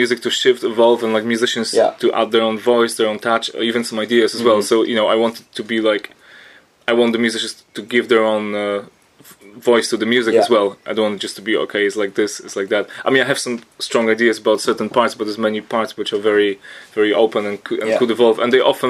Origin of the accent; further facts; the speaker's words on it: Poland; because I come from Poland